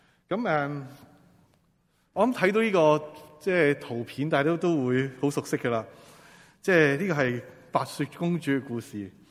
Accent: China; 即系我哋中国人都有啲咁嘅讲法系嘛

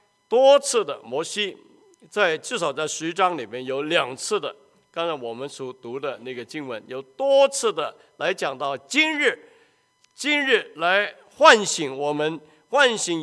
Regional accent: China; 所以犹太人他们见面所用的 shalom 这个字跟我们中国人的福字意思一样的

